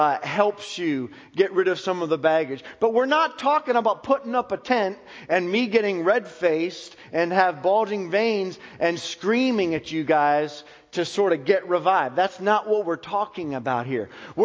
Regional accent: Pennsylvania, United States; I'm a Yankee from Pennsylvania, although I've been here for 21 years. I've lived here longer than any place up north, so, and you all have embraced me quite well, so I feel like a Southerner now.

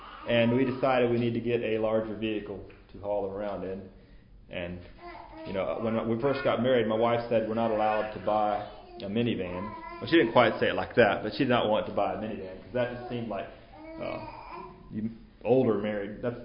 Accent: Dixon, Tennessee, United States; now in Texas, United States; I am originally from Tennessee, but moved from Dixon, Tennessee, outreach of Whiteville, but I moved to Texas about 3 years ago

